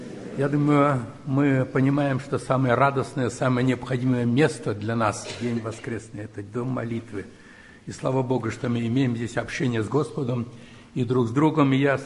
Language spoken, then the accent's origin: Russian; Belarus; И поскольку я с Белоруссии, я позволю себе, чтобы мы сегодня поразмышляли